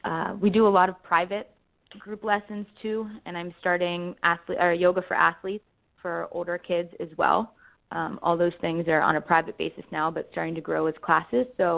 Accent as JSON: {"language": "English", "town": "Pittsburgh", "region": "Pennsylvania", "country": "United States", "said": "I'm from Pittsburgh."}